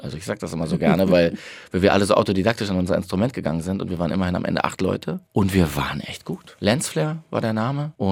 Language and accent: German; Berlin, Germany; now in Munich, Germany; Da war ich als Berliner auf dem Fußballplatz 1860-Fan. Das habe ich aber mit dem Umzug nach München verändert.